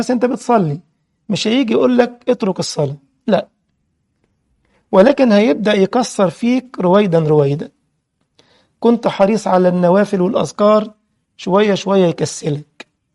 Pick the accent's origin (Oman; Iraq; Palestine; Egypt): Egypt; كان زمان عندنا في مصر كان زمان حاجة اسمها المارلبورو